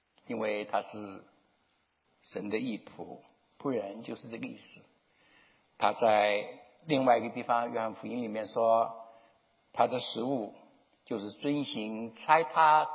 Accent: Taiwan; 我小的时候在台湾，

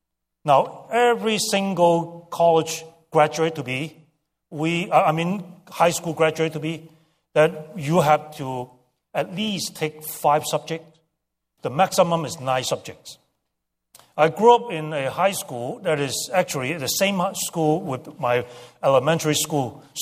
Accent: Hong Kong; I grew up in Hong Kong. So the last year in Hong Kong was a dreadful year

